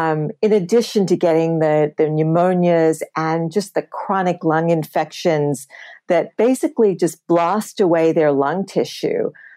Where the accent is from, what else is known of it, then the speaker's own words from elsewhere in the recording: Australia; now in United States; When I grew up in Australia, you know, it was gorgeous.